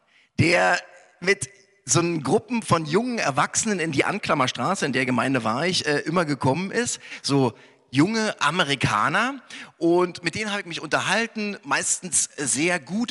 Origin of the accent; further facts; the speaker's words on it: Berlin, Germany; ich bin ja in Ost-Berlin groß geworden. In Berlin-Friedrichshain. Und meine Eltern, die wohnten und wohnen an der Warschauer Brücke. Und es ist ja nur ein paar hundert Meter von Kreuzberg entfernt.